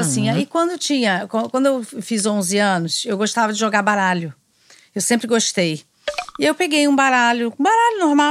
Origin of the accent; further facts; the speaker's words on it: Curitiba, Paraná, Brazil; moved away as an adult; now in Rio de Janeiro, Brazil; Eu sou carioca, mas eu nasci aqui e fui para Curitiba. Uhum. Fui bebê. E lá fiquei 20 anos quando eu voltei para cá e daqui nunca mais saí.